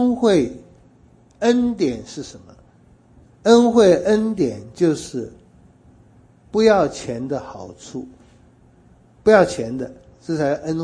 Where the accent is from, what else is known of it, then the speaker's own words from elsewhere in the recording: China; 那么我们中国人的圣有点严肃